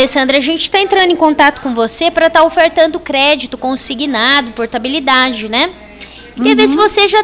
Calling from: Ribeirão Preto, São Paulo, Brazil; Eu falo aqui de Ribeirão Preto, a gente fala aqui da Avenida Presidente Vargas, 1265.

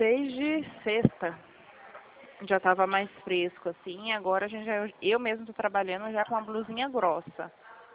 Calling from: São Paulo, Brazil; Fala aqui de São Paulo, da Central do Santander.

